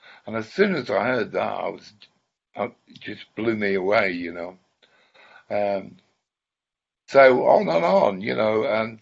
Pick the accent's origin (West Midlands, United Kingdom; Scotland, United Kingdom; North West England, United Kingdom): North West England, United Kingdom; Preston; And I was coming back up to my hometown, Preston, here, to see him.